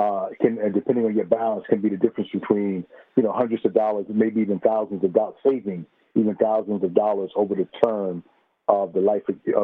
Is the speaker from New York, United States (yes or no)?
yes; Queens, New York, United States; I'm from Queens.